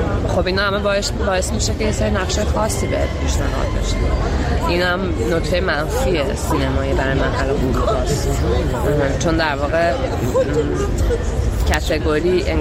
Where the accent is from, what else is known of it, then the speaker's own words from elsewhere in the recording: Iran; من به عنوان یه ایرانی